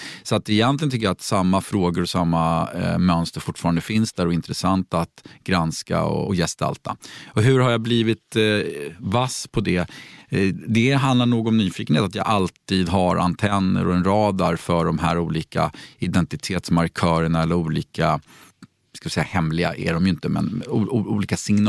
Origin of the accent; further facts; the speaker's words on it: Stockholm, Stockholm County, Sweden; jag har nog svårt att säga något annat område i Stockholm som är mer blandat än vad Gröndal och Ekensberg där jag växte upp var.